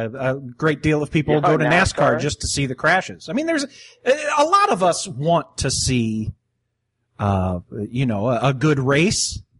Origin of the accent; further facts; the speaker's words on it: St. Louis, Missouri, United States; maybe I just noticed more St. Louis stuff because I'm from St. Louis.